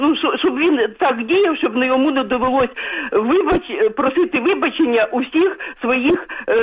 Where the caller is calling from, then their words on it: Kyiv, Ukraine; я з Києва.